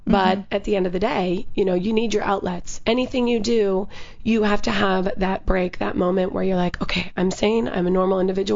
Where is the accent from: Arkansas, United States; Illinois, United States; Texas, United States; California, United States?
California, United States; The Bay Area, actually.